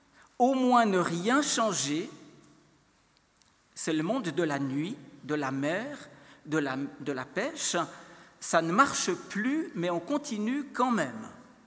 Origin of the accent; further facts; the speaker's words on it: Biel/Bienne, Bern, Switzerland; je viens de Bienne.